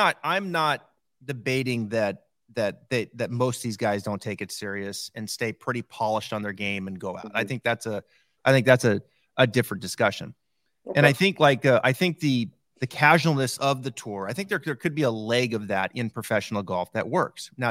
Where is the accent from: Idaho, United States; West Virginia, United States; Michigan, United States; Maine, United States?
Idaho, United States; I grew up in Northern Idaho, on a 9-hole golf course where like serious golf was number 7 on the list